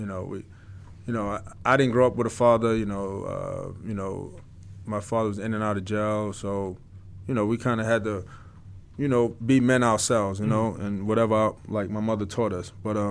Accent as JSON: {"language": "English", "region": "New York", "country": "United States", "said": "And we're from New York."}